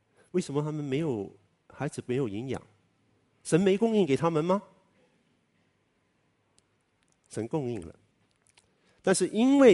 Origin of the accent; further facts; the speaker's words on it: China; 但愿我们中国人也要小心，以前是别人剥夺我们，对吧？